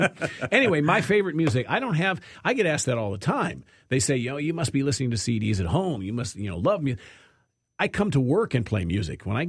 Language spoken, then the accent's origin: English; United States; I don't know if that's where you're from originally, but I'm American.